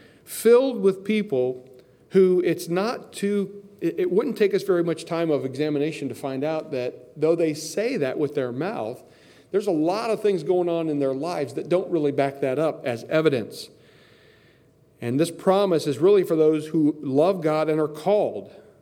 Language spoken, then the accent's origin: English; Indiana, United States; which is like the church that I grew up in back in Indiana when I was a kid